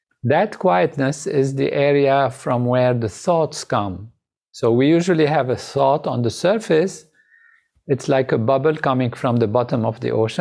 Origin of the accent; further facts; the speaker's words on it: Lebanon; I am originally Lebanese from Lebanon, and I have also French nationality. I grew up at a French school, and there is French in my distant family, so I had the French nationality also.